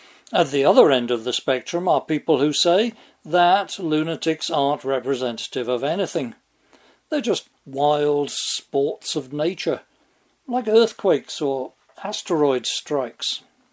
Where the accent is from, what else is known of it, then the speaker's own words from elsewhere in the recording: England, United Kingdom; the member elected by my hometown in England, as it happens, was shot dead in the lobby of the House of Commons.